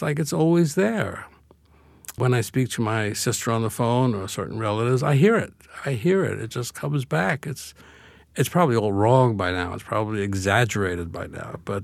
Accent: Brooklyn, New York, United States; I'm very familiar with it because when I was very young, living in Brooklyn with my family, my favorite piece was Peter and the Wolf.

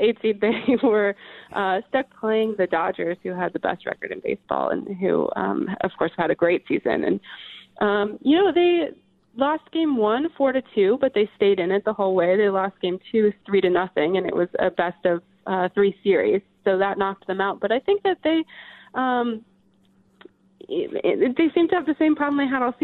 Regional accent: Tampa, Florida, United States; I should preface it by saying that I am from the Tampa Bay area.

